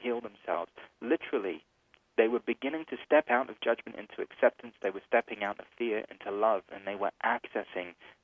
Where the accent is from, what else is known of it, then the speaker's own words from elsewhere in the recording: India; You know, for me, I'm Indian, and I was born into a spiritual family.